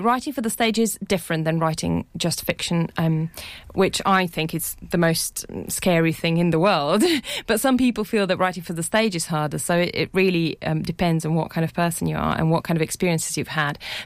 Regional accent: Slovenia; I come from Slovenia. That's my country of origin.

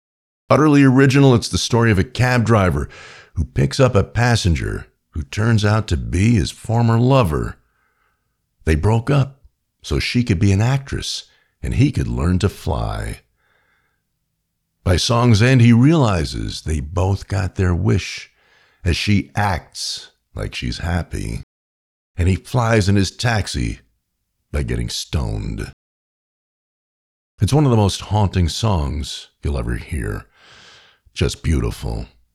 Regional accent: New York City, New York, United States; Growing up in New York City, I took a shitload of taxis.

